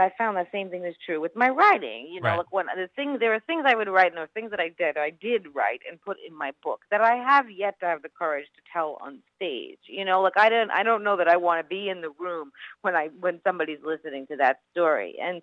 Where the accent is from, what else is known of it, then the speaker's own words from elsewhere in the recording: Queens, New York, United States; It's about me, it's growing up in Queens